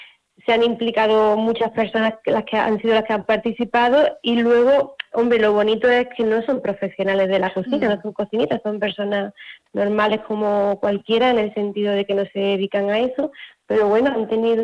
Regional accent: Lucena, Andalusia, Spain; que son también aquí en Lucena, de donde yo soy

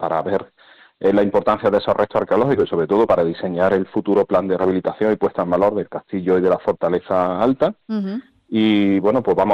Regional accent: Marto, Spain; los que somos de Marto estamos muy acostumbrados a subir a la peña

